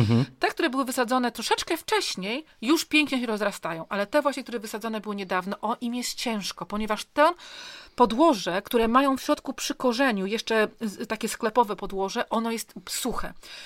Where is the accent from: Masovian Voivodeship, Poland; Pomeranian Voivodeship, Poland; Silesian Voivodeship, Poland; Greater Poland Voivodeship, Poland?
Pomeranian Voivodeship, Poland; u mnie na Kaszubach